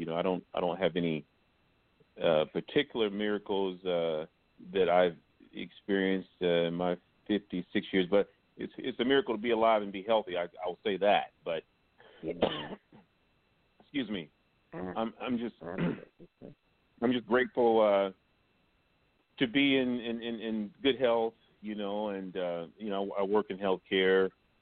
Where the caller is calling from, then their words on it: Indianapolis, Indiana, United States; I'm calling from Indianapolis